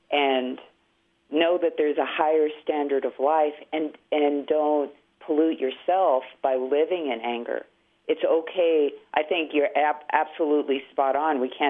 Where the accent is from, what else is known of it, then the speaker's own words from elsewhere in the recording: Taos, New Mexico, United States; I grew up in Taos, and like my family and their family and their family and on and behind on and on.